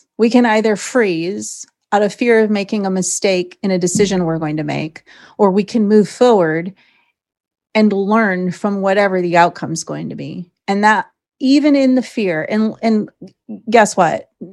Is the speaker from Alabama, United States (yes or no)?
no; Michigan, United States; So I'm from Michigan originally.